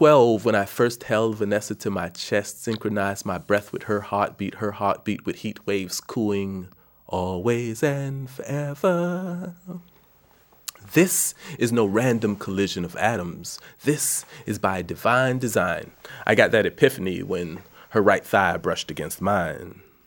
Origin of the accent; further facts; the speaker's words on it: Washington, District of Columbia, United States; also born or lived in Jamaica; Right now in my hometown, Washington, D.C., some kid is beating out his frustrations on the back of a bucket and calling it go-go.